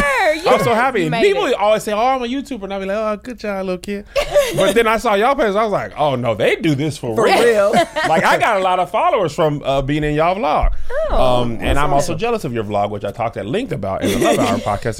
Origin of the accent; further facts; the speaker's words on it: El Paso, Texas, United States; born there; I was born in El Paso, Texas, May 1st, 1980.